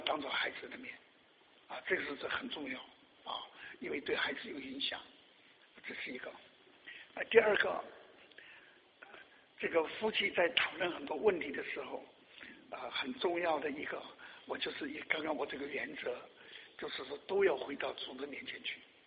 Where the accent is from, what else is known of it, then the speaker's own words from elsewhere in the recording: China; 我是大陆的